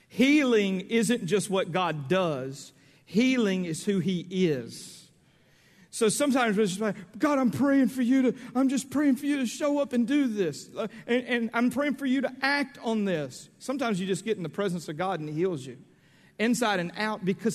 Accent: Louisiana, United States; You know, me, I grew up in Louisiana. We eat out of a ditch.

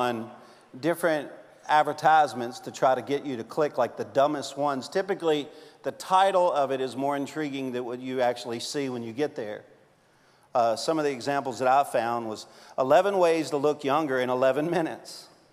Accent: Louisiana, United States; I'm a Cajun. We will show up at your house with the mafia and knock you out.

